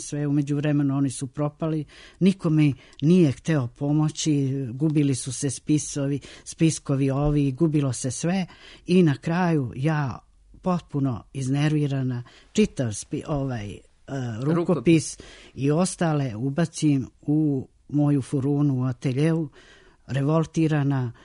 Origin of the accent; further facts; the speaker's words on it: Montenegro; moved away; Zamislite mi koji dolazimo iz Crne Gore, prvo studentski domovi, a onda potražnja za stanovanje.